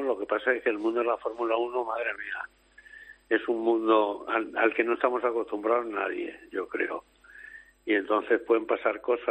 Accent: Pozuelo, Spain; en el taller de mi pueblo, en Pozuelo, un mecánico normal no lo hace

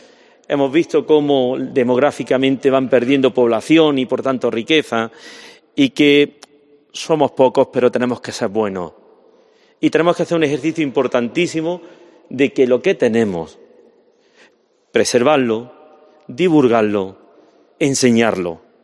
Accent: Montillana, Andalusia, Spain; porque mi padre, siendo cazador de conejos, que es lo que en mi tierra hay, pertenecía en mi pueblo, Montillana, pues al cuartel de aquí.

